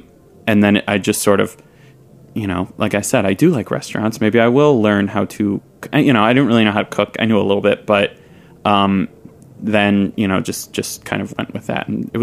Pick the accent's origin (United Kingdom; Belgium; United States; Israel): United States; Midwest; I'm an only child and we're from the Midwest.